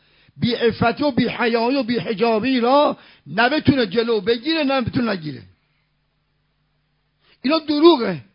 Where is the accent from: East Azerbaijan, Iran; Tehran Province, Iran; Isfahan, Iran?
Isfahan, Iran; من بچه اصفهانم ولی 50 سال بچه حوزه‌ام،